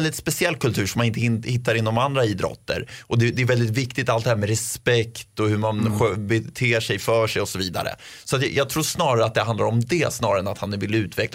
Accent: Armenia; now in Sweden; jag kommer också från Armenien

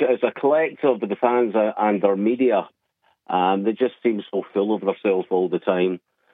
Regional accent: Scotland, United Kingdom; We're not over ourselves as a Scottish nation. We just want to go over and have fun. And actually to see our team, Scotland, doing the best they can

